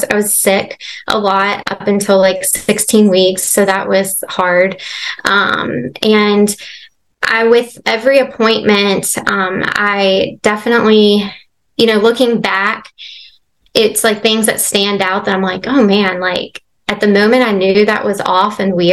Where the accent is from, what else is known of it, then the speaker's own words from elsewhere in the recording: Bridgewater, Virginia, United States; My husband and I, we are from Bridgewater, Virginia. That's where we both grew up. We are high school sweethearts.